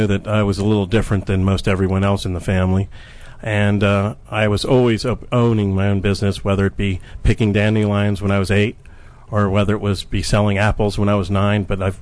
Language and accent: English; Wheaton, Maryland, United States; also born or lived in Washington, D.C. / Potomac; Well, I was born here in Washington, D.C. at George Washington Hospital. I grew up in the Wheaton area to start off with and then moved to the Potomac area.